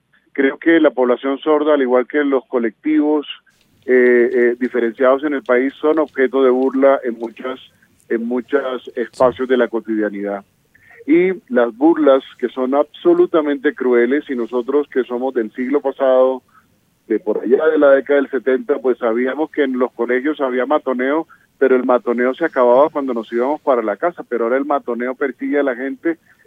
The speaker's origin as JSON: {"language": "Spanish", "region": "Caribbean Region", "country": "Colombia", "lives_now": "Pasto, Colombia", "said": "No es lo mismo hablar la lengua de señas en el Caribe colombiano, de donde soy yo, que hablar la lengua de señas aquí en Pasto, donde me encuentro hoy."}